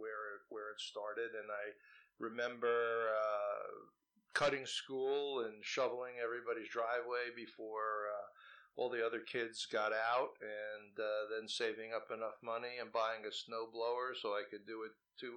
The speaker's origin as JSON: {"language": "English", "town": "Fair Lawn", "region": "New Jersey", "country": "United States", "tie": "born or raised there", "said": "I come from a town in Bergen County, New Jersey, called Fairlawn. I graduated from Fairlawn High School."}